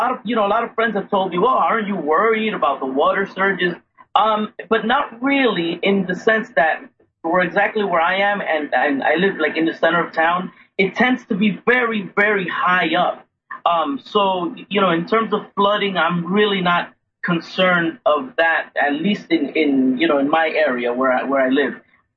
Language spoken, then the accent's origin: English; New Jersey, United States; I grew up in the States, so I really haven't, I grew up in New Jersey, so I really haven't faced hurricanes like this before.